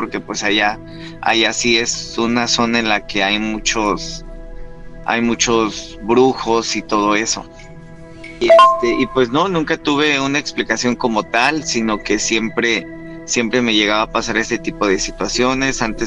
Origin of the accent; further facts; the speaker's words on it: Oaxaca, Mexico; Yo soy de Oaxaca, de la ciudad de Oaxaca, y soy de la Sierra Juárez, de la Sierra Norte de Oaxaca.